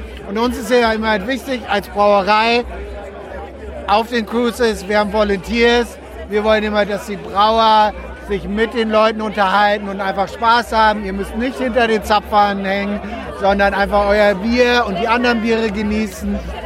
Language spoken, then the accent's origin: German; Berlin, Germany; Ja, wir sind Berliner, ne?